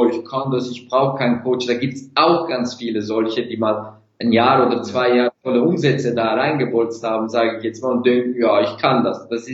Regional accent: Turkey; Seitdem bin ich so fast 60-70% vegan als Türke, und ich liebe Fleisch.

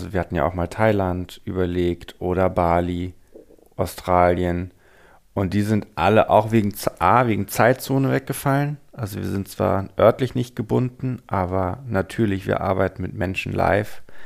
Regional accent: Hamburg, Germany; Ich bin in Hamburg aufgewachsen

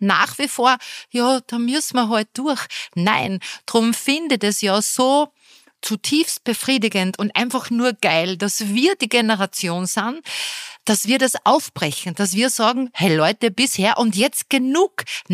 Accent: Austria; bei uns in Österreich

